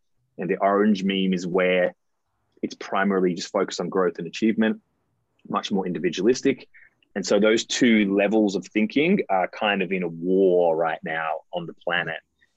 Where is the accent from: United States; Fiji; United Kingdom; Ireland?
United Kingdom; England; I'm English, born in the UK